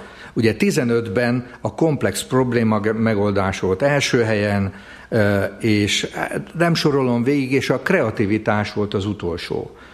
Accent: Csurgó, Somogy, Hungary; born there; 2 héttel ezelőtt az én szülővárosom ünnepelte alapításának 1000. évfordulóját, ez a Somogy megyei Csurgó.

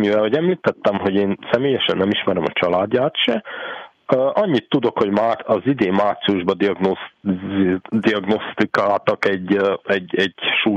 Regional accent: Praid, Harghita, Romania; jó hír, hogy itthon vagyok, szülőfalumba, Parajdon, Székelyföldön.

